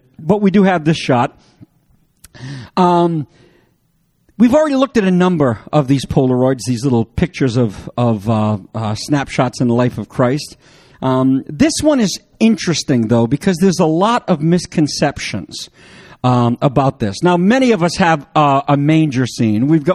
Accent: Canada; Now, I'm a Canuck. I'm French Canadian

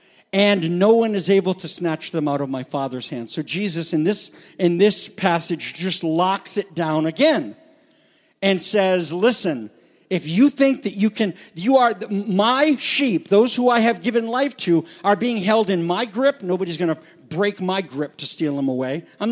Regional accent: Canada; I can't say I'm going to heaven because I'm a Jew. I'm French Canadian. If anybody should go to heaven, it's French Canadians.

